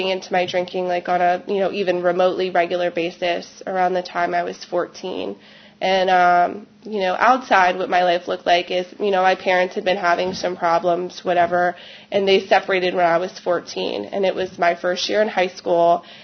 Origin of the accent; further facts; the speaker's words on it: Baltimore, Maryland, United States; I grew up right outside of Baltimore, Maryland, in a great upbringing